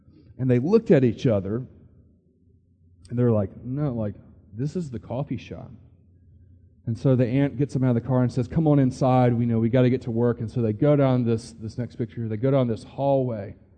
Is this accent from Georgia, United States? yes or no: yes; Georgia, United States; I grew up in suburbia outside Atlanta, Georgia, you know, went to a really nice high school, went to a really nice college.